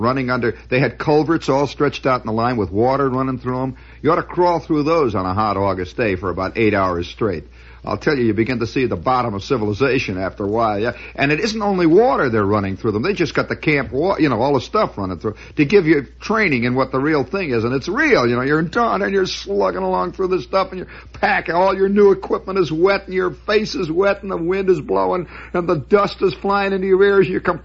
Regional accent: Hammond, Indiana, United States; Now, I'm a kid, you know, and I come from Hammond, Indiana, where nobody worries about, you know, if you take accordion lessons, you take accordion lessons.

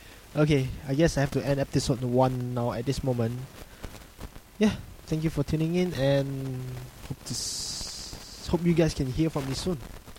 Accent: Singapore; now in Australia; I'm from Singapore, and I'm currently doing my degree in Mechanical and Manufacturing Engineering in the University of South Australia.

